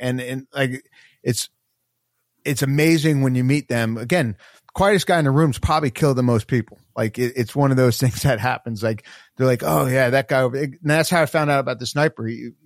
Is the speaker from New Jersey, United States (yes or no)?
yes; New Jersey, United States; I'm a Giants fan. I'm from Jersey.